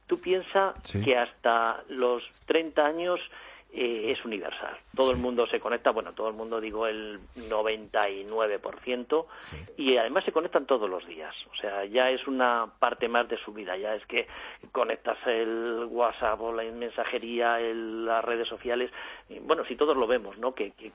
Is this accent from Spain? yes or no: yes; Spain; los españoles tenemos que estar como orgullosos, ¿no? Porque barre el móvil, pero también somos el país de Europa con más smartphones.